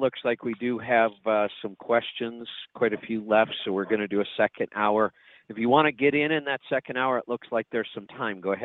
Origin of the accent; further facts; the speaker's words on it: Ohio, United States; I mean, you and I grew up in Ohio, and it was that typical Midwestern, you know, you're not near fresh seafood